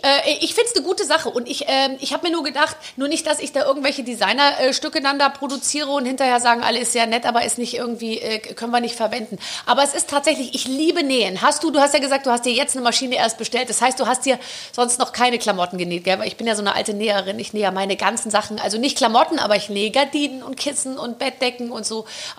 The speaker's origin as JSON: {"language": "German", "town": "Munich", "region": "Bavaria", "country": "Germany", "said": "Ja, ich bin ja aus München."}